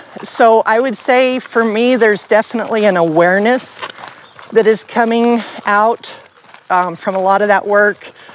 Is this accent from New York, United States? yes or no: no; Tres Piedras, New Mexico, United States; I was born in Tres Piedras.